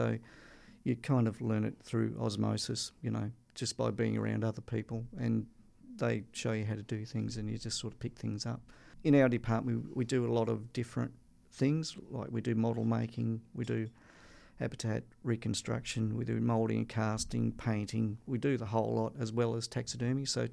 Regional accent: Tasmania, Australia; And I grew up in Tasmania.

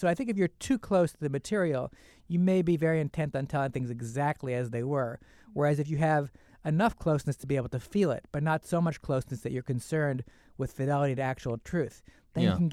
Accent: New York City, New York, United States; And I was born in New York City in 1964, and I grew up right near Columbia.

